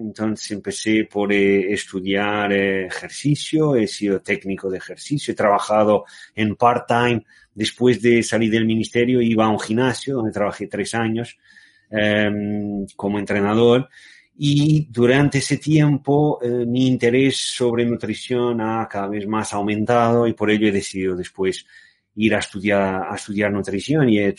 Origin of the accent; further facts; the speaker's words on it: Lisbon, Portugal; Spanish is a second language; Y yo soy portugués, en primer lugar, de Lisboa, pero tengo antepasados españoles. Mi abuelo materno era español, de Galicia, y mi abuela materna era nieta de catalanes.